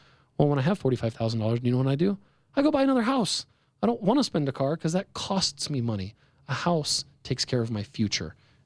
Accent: Sacramento, California, United States; moved away as an adult; now in Denver, United States; I grew up in Northern California, came out here to go to DU, and have stayed out here ever since. So I'm a transplant. I'm from the not cool Northern Sacramento part of California, and will never live there again.

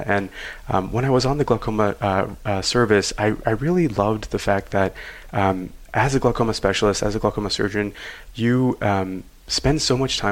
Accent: Minnesota, United States; Yeah, so I'm from Minnesota originally.

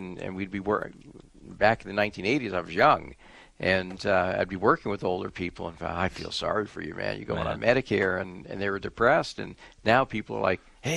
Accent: Staten Island, New York, United States; I think about that because I grew up in New York, and in 1965. A bridge opened, the Verrazano Narrows Bridge, that it connected Brooklyn to Staten Island, which is where I lived.

